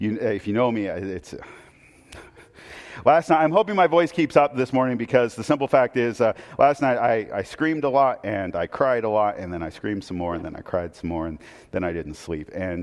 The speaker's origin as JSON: {"language": "English", "town": "Portland", "region": "Oregon", "country": "United States", "tie": "born or raised there", "said": "Growing up in Portland, closest thing we got to baseball was the Beavers, and I love the Beavers."}